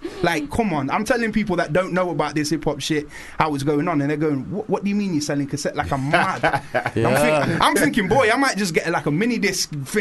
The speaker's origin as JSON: {"language": "English", "town": "Nottingham", "region": "East Midlands", "country": "United Kingdom", "said": "I met people there, and I'm like, I'm from Nottingham. They're like, huh? I was like, Nottingham."}